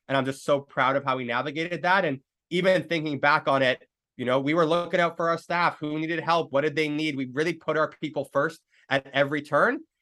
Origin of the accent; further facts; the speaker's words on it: Canada; That's my home country. That's my backyard.